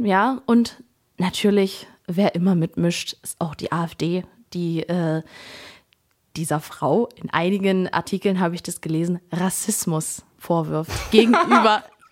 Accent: East Germany, Germany; Und das ist aber nicht nur bei uns im Osten so

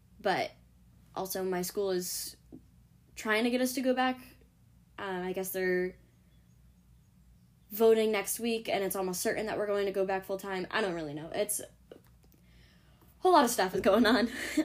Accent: New England, United States; And then I'm gonna get her a Dunkin' Donuts gift card, because we're from New England.

